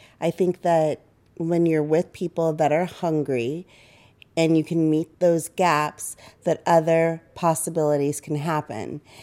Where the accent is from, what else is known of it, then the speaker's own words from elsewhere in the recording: Sacramento, California, United States; I'm from Sacramento originally, but my mom is from Mexico. My dad is from Bolivia.